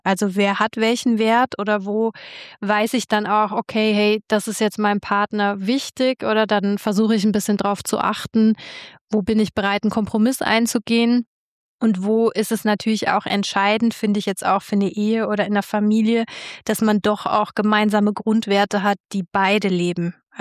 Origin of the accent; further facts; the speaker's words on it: Germany; ich bin aus Deutschland hierher gekommen